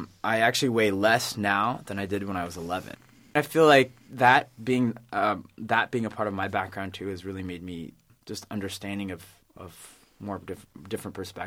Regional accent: Oregon, United States; So we grew up in Oregon. And I grew up in this house. It was a three-bedroom house.

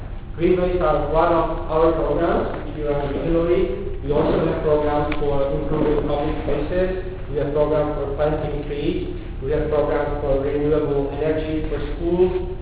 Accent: Prague, Czechia; I'm from Prague.

